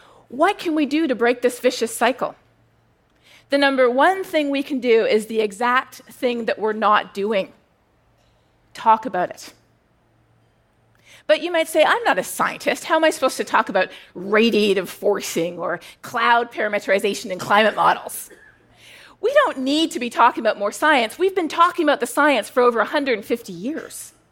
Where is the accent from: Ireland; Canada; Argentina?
Canada; now in United States; "No," I said, "I'm Canadian."